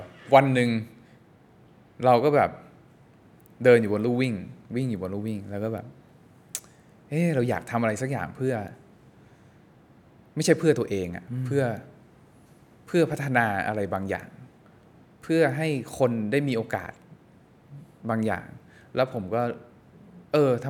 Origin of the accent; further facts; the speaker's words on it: Lampang, Thailand; ชวนนักกีฬายูโดที่ลำปางครับมาซ้อมมาเทรนที่กรุงเทพเพราะว่าจากการที่เราได้เติบโตมาที่แถวนั้น